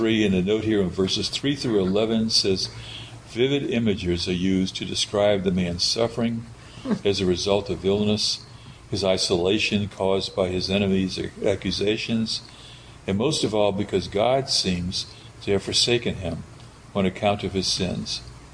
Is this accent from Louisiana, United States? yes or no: yes; New Orleans, Louisiana, United States; I grew up in New Orleans, and I swear, everybody in every mother in New Orleans has some kind of Jewish background somewhere